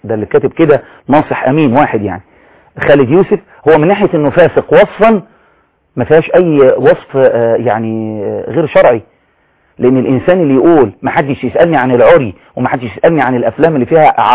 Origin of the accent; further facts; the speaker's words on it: Egypt; احنا كمصريين